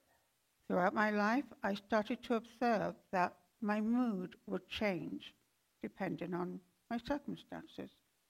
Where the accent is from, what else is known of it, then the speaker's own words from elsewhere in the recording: London, United Kingdom; I grew up in London, England, in the 60s as a Muslim.